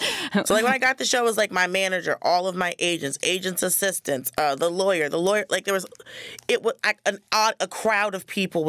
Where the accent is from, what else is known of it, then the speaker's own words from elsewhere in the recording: Atlanta, Georgia, United States; I grew up in Atlanta.